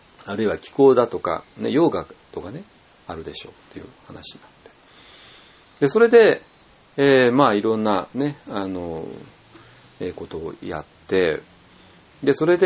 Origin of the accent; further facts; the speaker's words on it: Tokyo, Japan; まあ、だから私も東京で育った人間だったから、